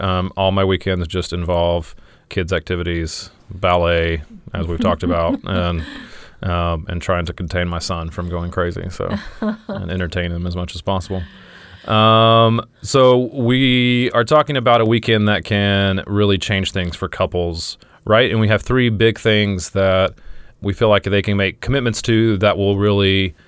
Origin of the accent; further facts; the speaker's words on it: Louisiana, United States; Well, I mean, I'm from Louisiana.